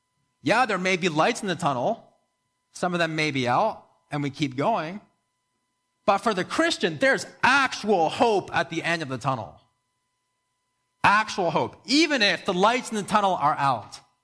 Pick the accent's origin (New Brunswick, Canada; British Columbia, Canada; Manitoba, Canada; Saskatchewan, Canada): New Brunswick, Canada; I grew up in New Brunswick and ended up working in a family business and was a manager for growing tons of plants.